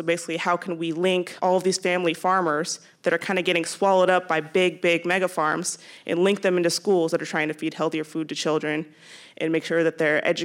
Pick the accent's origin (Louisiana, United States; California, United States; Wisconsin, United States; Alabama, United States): California, United States; San Jose; now in Austin, United States; I'm originally from San Jose, and I moved to Austin, Texas to go to grad school.